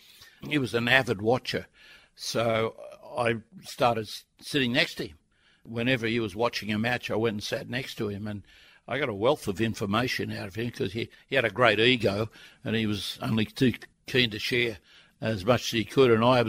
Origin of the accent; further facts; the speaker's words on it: Australia; that's why Australians were always close together, because you'd leave Australia and we'd be away for 8 months.